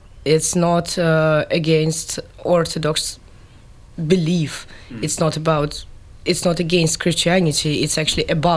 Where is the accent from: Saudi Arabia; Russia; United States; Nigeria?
Russia; Maybe because I'm from Russia, who used to be a Soviet Union with Lenin.